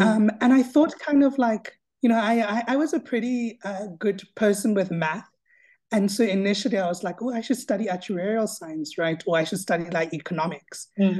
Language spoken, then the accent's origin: English; Kimberley, Northern Cape, South Africa; Okay, so I was raised in Kimberley in the Northern Cape. People call it the Diamond City.